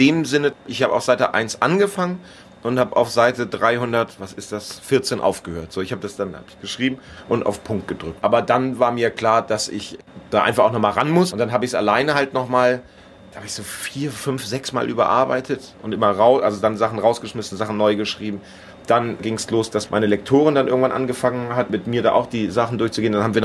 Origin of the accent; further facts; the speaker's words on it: Lower Saxony, Germany; Dann hat man alles erlebt, was man als Niedersachse erleben kann.